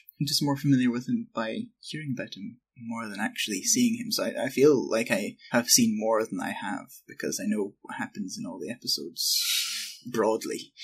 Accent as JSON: {"language": "English", "region": "Scotland", "country": "United Kingdom", "said": "and I come from Scotland."}